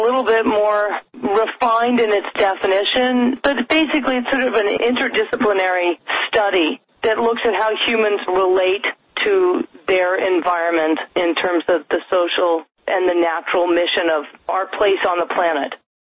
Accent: Westport, Connecticut, United States; I grew up in Connecticut in Westport back when it was very rural, and basically my backyard was the woods and the river that ran through it

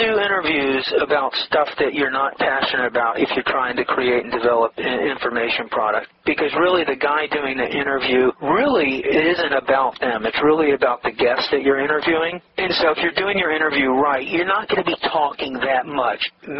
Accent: Atlanta, Georgia, United States; I graduated high school in Atlanta, Georgia. I grew up in Atlanta, Georgia.

